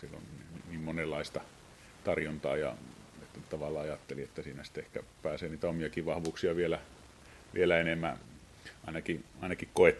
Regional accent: Kaarina, Southwest Finland, Finland; also born or lived in Helsinki; now in Pyhäjoki, Finland; Pyhäjoelle tulin oikeastaan Helsingistä opintojen päätteeksi, mutta ihan niin kuin alun perin kotoisin on tuolta Kaarinasta, tuolta Turun vierestä, että siellä on asustanut ja elänyt

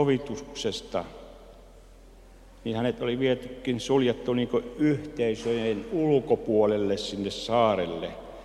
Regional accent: Salla, Lapland, Finland; Minä lappilaisena 50 vuotta asunut Lapissa, syntynyt Sallassa ja rajoja vartioinut montakymmentä vuotta

